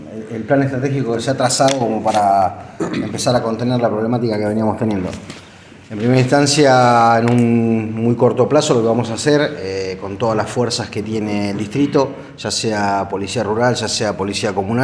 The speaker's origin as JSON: {"language": "Spanish", "town": "Coronel Dorrego", "region": "Buenos Aires Province", "country": "Argentina", "tie": "born or raised there", "said": "Soy oriundo de Coronel Dorrego"}